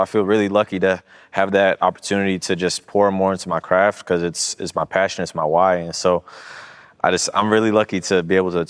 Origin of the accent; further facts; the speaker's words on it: Brooklyn, New York, United States; also born or lived in Atlanta, United States / Washington, United States; being born here in Atlanta and growing up in Brooklyn and DC, there's no racetracks there at all.